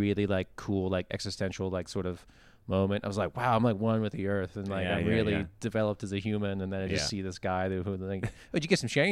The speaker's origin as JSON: {"language": "English", "town": "Pittsburgh", "region": "Pennsylvania", "country": "United States", "accent": "Pittsburgh", "said": "I still have shades of a Pittsburgh accent."}